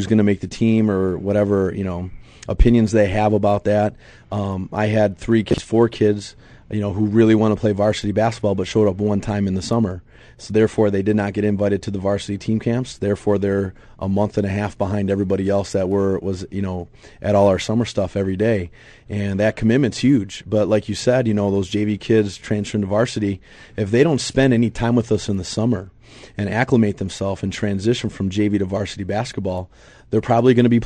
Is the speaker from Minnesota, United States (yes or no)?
no; Detroit, Michigan, United States; Well, I'm from Detroit, okay, born and raised